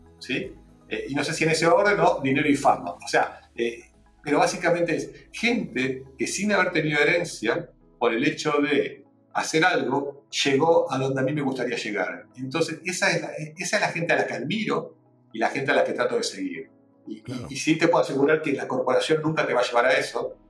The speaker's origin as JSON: {"language": "Spanish", "country": "Argentina", "said": "es como decimos los argentinos"}